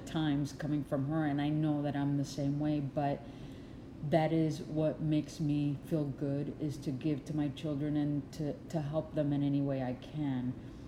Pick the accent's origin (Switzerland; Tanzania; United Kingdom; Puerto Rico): Puerto Rico; born there; I was born in Puerto Rico. I was born in Puerto Rico in 1966. I have some wonderful memories of there.